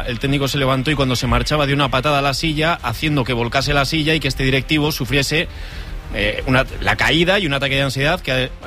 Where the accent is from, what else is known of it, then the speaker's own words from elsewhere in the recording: Sarriguren, Navarre, Spain; Sarreguren, que es mi pueblo.